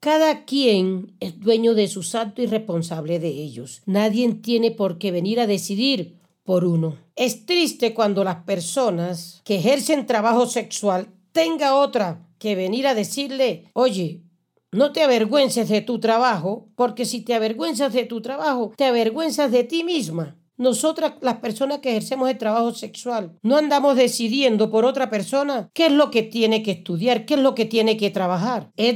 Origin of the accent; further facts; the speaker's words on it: Colombia; Soy la mujer colombiana que por primera vez dio la cara ante los medios